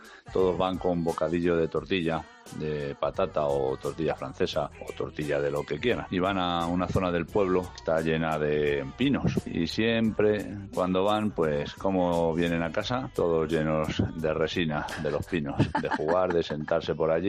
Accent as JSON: {"language": "Spanish", "region": "Castile and León", "country": "Spain", "lives_now": "Madrid, Spain", "said": "Pues yo hasta que no vine a Madrid no conocía lo del jueves lardero, la verdad. En mi pueblo, en Castilla y León, se hace el lunes de aguas."}